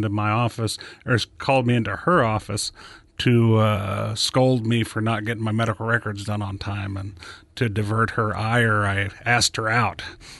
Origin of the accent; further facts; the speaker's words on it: Oklahoma, United States; also born or lived in Iowa; Born in Iowa, grew up between Oklahoma and Iowa. All my mom's side of the family was from Oklahoma. All my dad's side of the family from Iowa. So we're back and forth.